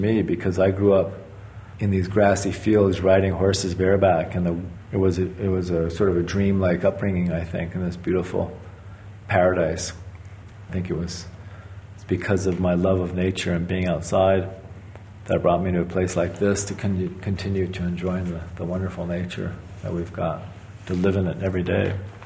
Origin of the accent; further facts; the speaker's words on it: Hawaii, United States; now in Switzerland; the cultures that I grew up in Hawaii or here in Switzerland.